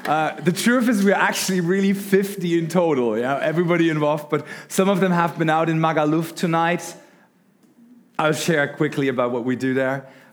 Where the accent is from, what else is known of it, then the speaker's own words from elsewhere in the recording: Germany; English is a second language; I come from Germany.